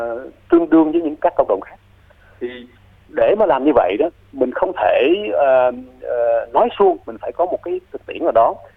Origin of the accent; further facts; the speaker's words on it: Australia; Úc gốc Việt á, mình có may mắn là có được cái hai cái nền văn hóa. Tôi ở lớn lên tại Úc